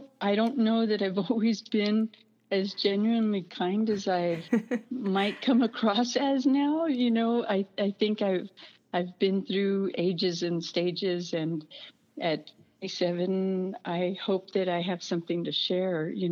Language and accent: English; El Paso, Texas, United States; so I was born and raised in El Paso, and I'd say half of my family spoke Spanish and half spoke English